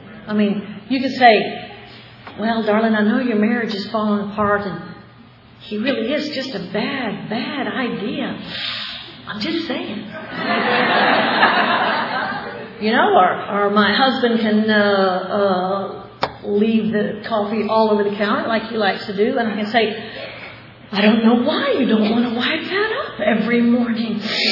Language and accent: English; Buda, Texas, United States; It's called the Buda Big Book Group because I'm from Buda, Texas.